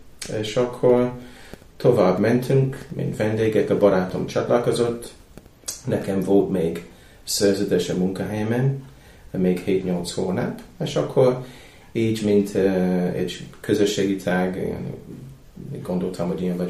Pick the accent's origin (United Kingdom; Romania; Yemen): United Kingdom; Romford, London; Hungarian is a second language; Londonba születtem, a családom, az anyám része az Walesből jött, és akkor az apám része az Londonból, és laktam Londonba. És olyan 15 km a várostól, de Greenbelt, ez a zöld őrf, ilyen London körül, nagyon szép vidék.